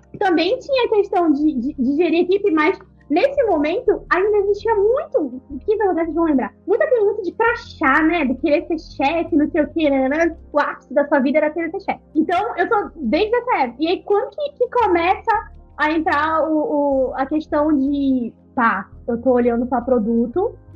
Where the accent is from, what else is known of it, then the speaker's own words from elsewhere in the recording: Belém, Pará, Brazil; É de Belém, não sou carioca, sou paraense, tá bom?